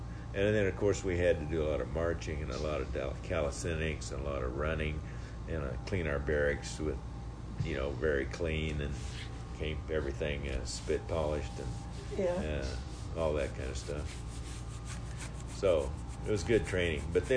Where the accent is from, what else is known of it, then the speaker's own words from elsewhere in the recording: Kansas, United States; you know, I'm from Kansas